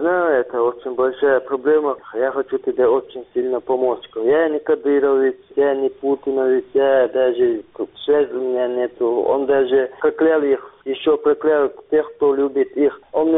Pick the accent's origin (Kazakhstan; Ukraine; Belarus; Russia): Russia; Chechnya; я хотел, чтобы наша Чеченская республика жила спокойно